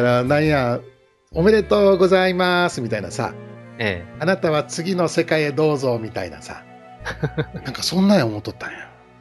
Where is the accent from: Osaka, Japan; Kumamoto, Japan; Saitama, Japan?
Osaka, Japan; 我々ほら大阪じゃないですか